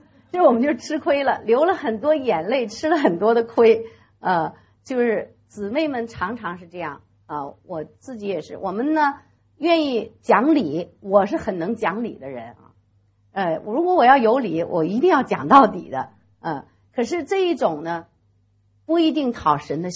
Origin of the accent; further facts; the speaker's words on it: China; 我是从国内来的